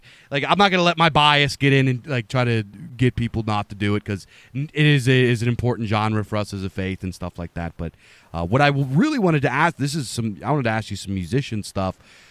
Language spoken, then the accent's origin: English; Pennsylvania, United States; growing up in Pennsylvania, everybody either listened to heavy metal, rock, polka, or country.